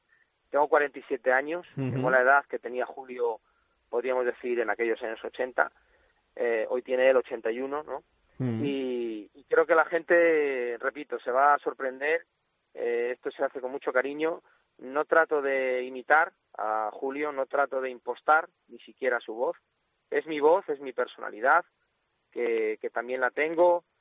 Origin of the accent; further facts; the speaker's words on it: Salamanca, Castile and León, Spain; now in Cádiz, Spain; Yo soy de Salamanca, aunque llevo muchos años fuera de mi tierra, vivo en Cádiz.